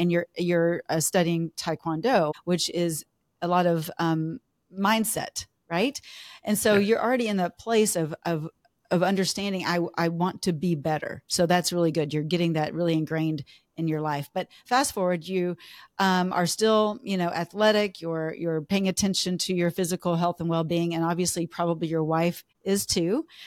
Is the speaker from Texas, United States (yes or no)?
yes; Lewisville, Texas, United States; Yes, yeah. I grew up in Louisville.